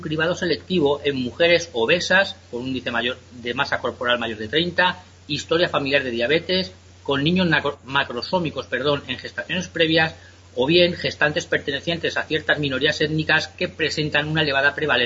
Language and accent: Spanish; Spain; Curiosa es la situación que se da aquí en mi país, en España